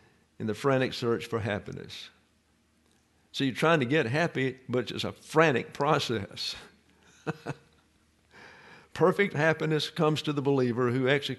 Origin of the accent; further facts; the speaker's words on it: the South, United States; And so you say, Yasa. Yasa. I'm from the South.